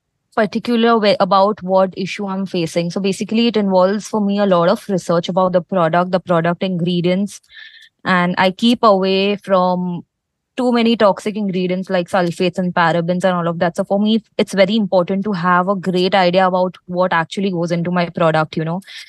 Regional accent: Mumbai, Maharashtra, India; and I'm from Bombay.

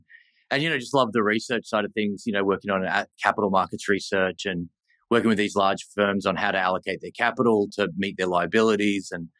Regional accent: New South Wales, Australia; So I grew up in Sydney, about 45 minutes out of Sydney

